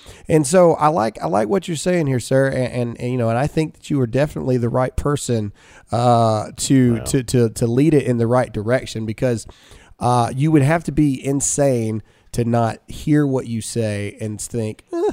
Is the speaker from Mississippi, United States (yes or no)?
yes; Mississippi, United States; me and Alyssa were born and raised in Mississippi.